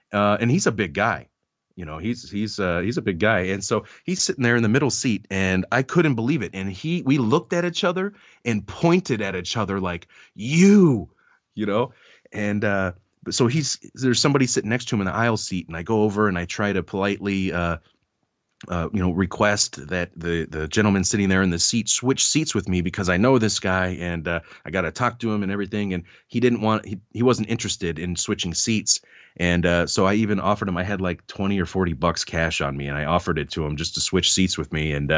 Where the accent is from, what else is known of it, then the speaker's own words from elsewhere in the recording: Seattle, Washington, United States; They called me … because I was from Seattle